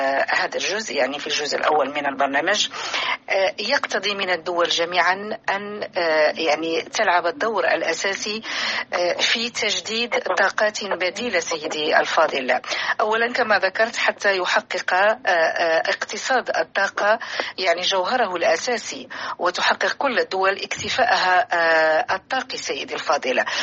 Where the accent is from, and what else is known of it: Morocco